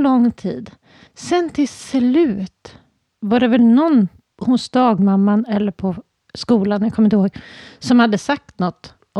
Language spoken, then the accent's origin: Swedish; Valdemarsvik, Östergötland, Sweden; det jag växte upp då i Valdemarsvik, då berättades det om Forsby då